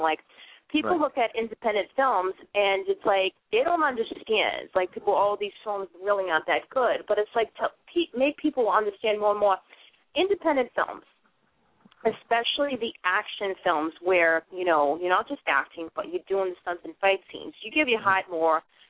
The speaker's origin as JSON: {"language": "English", "town": "Boston", "region": "Massachusetts", "country": "United States", "said": "and I'm from Boston, and I lived in the same area that he lived."}